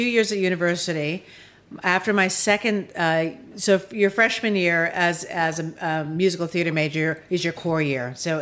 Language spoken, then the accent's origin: English; New York, United States; do you want to do Miss Greater Syracuse? And I was from New York.